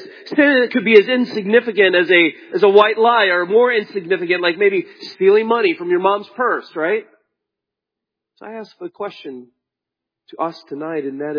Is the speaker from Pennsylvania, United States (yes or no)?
no; Wisconsin, United States; I grew up in Wisconsin, where snow is as normal as